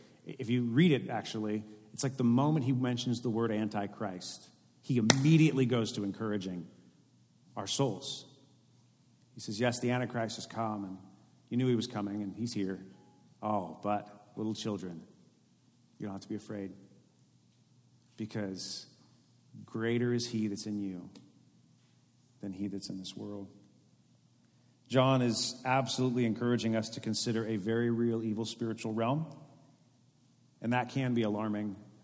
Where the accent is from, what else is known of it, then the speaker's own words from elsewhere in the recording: California, United States; also born or lived in Texas; I was born in Texas, the, you know, God's land. I was raised in the Bay Area, not God's land. I spent some time in Southern California, and now I've been a Central Valley resident for the better part of the last 15 years